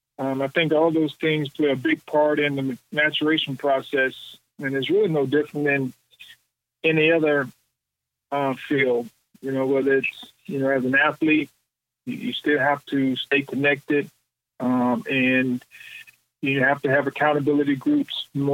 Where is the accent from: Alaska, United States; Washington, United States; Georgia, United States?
Georgia, United States; Thomasville; I'm originally from Thomasville, Georgia. So I'm South Georgia product.